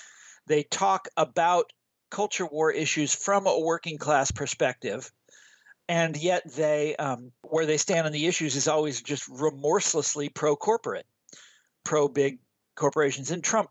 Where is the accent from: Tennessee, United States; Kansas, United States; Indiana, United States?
Kansas, United States; And that's also the story with my home state of Kansas, which swung wildly to the right in the 1980s and 1990s. You know, when I was growing up, it's always been a Republican state